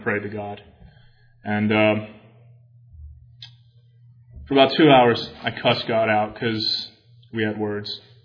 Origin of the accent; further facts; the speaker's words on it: San Diego, California, United States; born there; I was born in San Diego, but you know, I hadn't been to San Diego in 15 years or something like